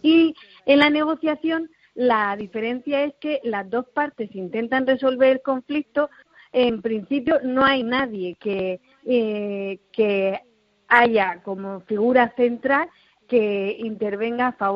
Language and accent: Spanish; Murcia, Region of Murcia, Spain; aquí en Murcia, que es de donde yo soy, hace un sol maravilloso